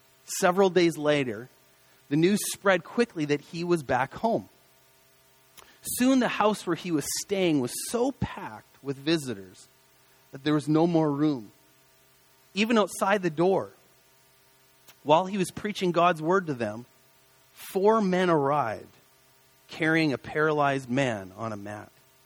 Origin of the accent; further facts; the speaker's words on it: Canada; As a Canadian, I think that it's really rude.